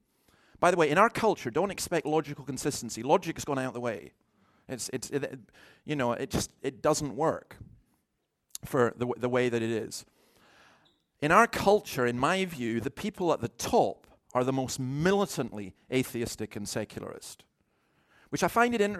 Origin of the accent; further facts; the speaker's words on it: Scotland, United Kingdom; I am a Scottish Calvinist.